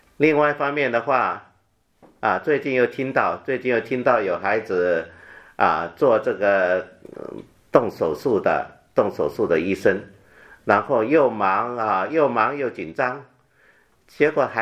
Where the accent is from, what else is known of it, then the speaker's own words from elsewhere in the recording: Taiwan; now in United States; 是我们从台湾来的早就来美国了哈